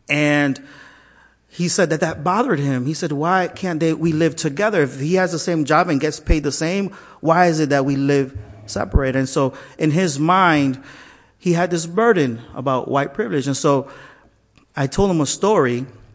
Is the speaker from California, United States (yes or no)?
no; Brewster, Washington, United States; I'm from Brewster.